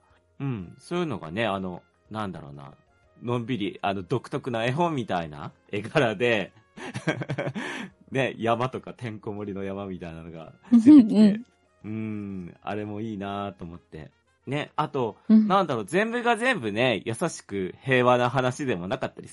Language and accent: Japanese; Muroran, Hokkaido, Japan; 僕の地元の洞爺湖とか室蘭とかの方って結構アイヌの方多いんですけど